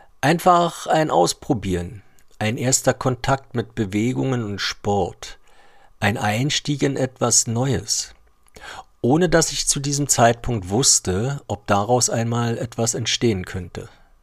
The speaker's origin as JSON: {"language": "German", "region": "Berlin", "country": "Germany", "tie": "born or raised there", "said": "Von meiner Kindheit in Berlin-Lichtenberg bis zu jenem Mai, an dem sich mein Leben plötzlich anders anfühlte."}